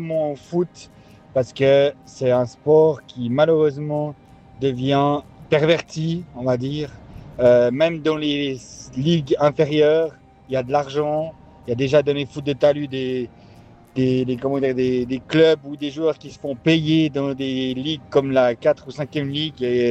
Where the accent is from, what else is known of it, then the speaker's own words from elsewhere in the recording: Switzerland; parce que on est Suisse et voilà.